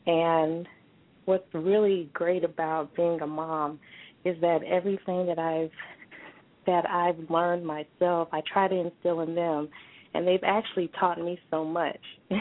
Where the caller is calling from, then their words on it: Nashville, Tennessee, United States; Yeah, I'm calling from Nashville.